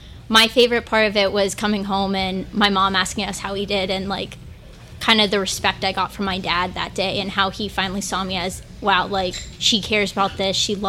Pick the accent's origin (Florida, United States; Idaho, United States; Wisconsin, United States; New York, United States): Florida, United States; St. Augustine; I'm originally from... I grew up in St. Augustine, Florida